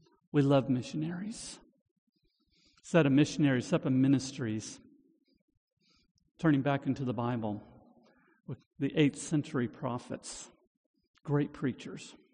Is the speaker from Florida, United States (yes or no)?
no; Portland, Oregon, United States; I'm from Portland, Oregon, a long ways away. And I have very, very fond memories of growing up.